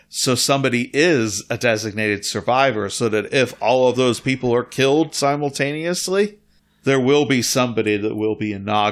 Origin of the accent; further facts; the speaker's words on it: United States; also born or lived in United Kingdom; Maybe it's because I grew up in America.